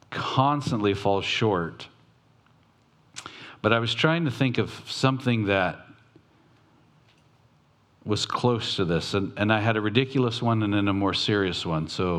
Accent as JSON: {"language": "English", "town": "Long Beach", "region": "California", "country": "United States", "tie": "born or raised there", "said": "So I grew up in North Long Beach."}